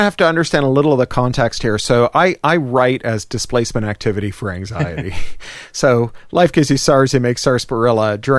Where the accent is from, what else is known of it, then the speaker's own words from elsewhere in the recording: Toronto, Ontario, Canada; moved away as an adult; now in San Francisco, United States; moved to San Francisco to be the founder on the ground there. I'm from Toronto.